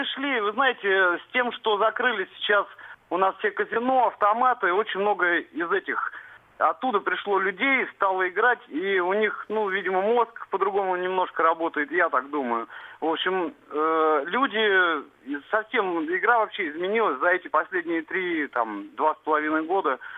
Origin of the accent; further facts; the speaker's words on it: Balashikha, Moscow Oblast, Russia; я из Балашихи.